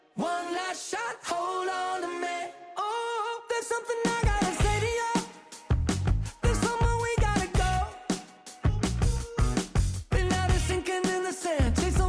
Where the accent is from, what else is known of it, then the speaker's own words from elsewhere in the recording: Belgium; en tant que bon Belge